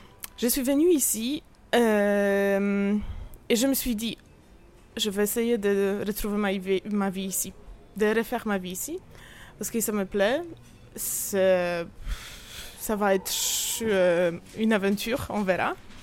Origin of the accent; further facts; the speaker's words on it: Poland; French is a second language; moved away as an adult; now in Saint-Malo, France; Oui, je suis polonaise, toujours.